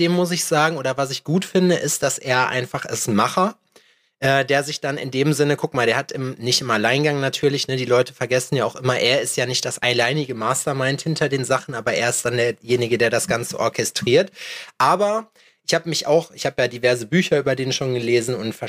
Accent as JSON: {"language": "German", "country": "Germany", "said": "ich bin Deutscher"}